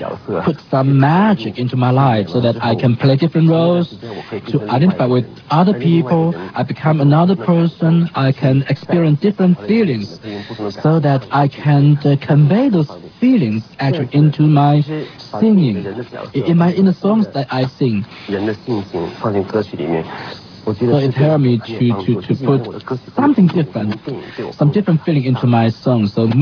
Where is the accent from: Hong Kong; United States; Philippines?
Hong Kong; first language Mandarin; Actually, Mandarin is my mother tongue. When I went to Hong Kong at 4, of course, Cantonese became my mother tongue, of course.